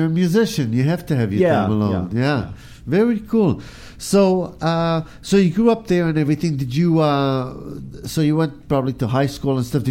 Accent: Israel; English is a second language; I grew up in Israel

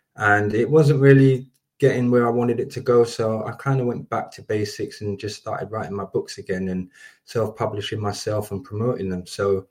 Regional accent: London, United Kingdom; I'm from London.

